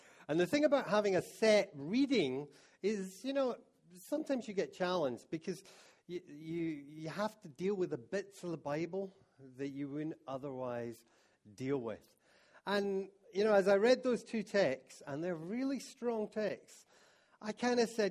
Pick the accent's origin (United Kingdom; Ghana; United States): United Kingdom; Scotland; And me being Scottish, this is kind of alien.